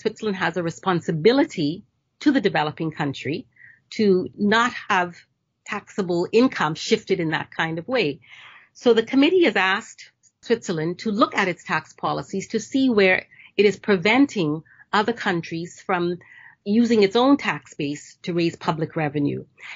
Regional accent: Bahamas; I'm from the Bahamas, which is designated to be an international financial centre.

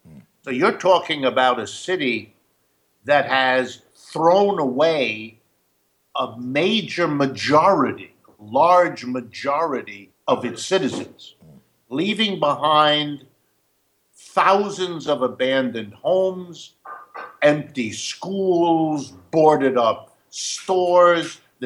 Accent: Youngstown, Ohio, United States; We have an economy full of Detroits and Clevelands and Philadelphias, my hometown, Youngstown, Ohio, and many more like it.

